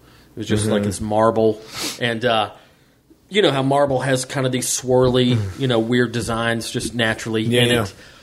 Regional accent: Canton, Georgia, United States; That reminds me, in my hometown of Canton, Georgia, when I was a teenager, we had this building.

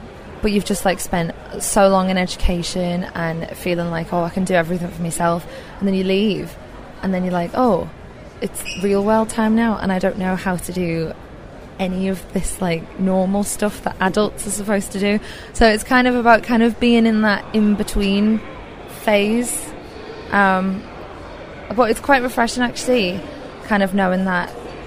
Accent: Liverpool, North West England, United Kingdom; also born or lived in Leeds; I lived in Leeds for a long time, and I'm obviously from Liverpool.

